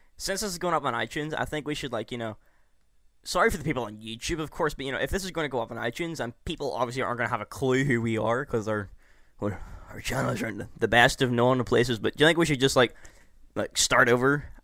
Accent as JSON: {"language": "English", "region": "Northern Ireland", "country": "United Kingdom", "said": "I come from Northern Ireland as well. I'm in the same town as Michael."}